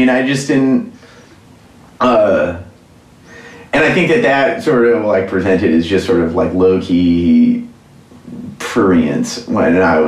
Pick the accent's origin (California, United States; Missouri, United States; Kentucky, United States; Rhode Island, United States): Missouri, United States; St. Louis; I went like full native and like really embraced growing up in St. Louis and had a rat tail and made a lot of friends